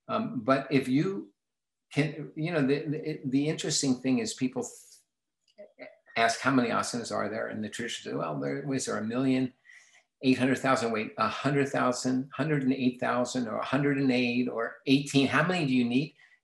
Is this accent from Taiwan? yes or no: no; United States; I'm an American